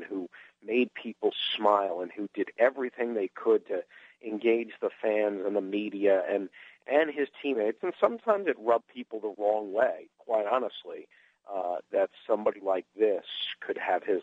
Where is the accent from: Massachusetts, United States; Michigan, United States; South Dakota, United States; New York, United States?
New York, United States; I grew up in New York as a Mets fan